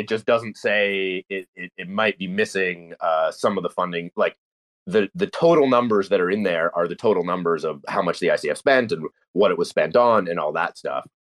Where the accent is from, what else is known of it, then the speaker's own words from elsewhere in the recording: Canada; Yes, I'm Canadian. Someone asked me if I'm Canadian because of my accent. Obviously, I'm Canadian.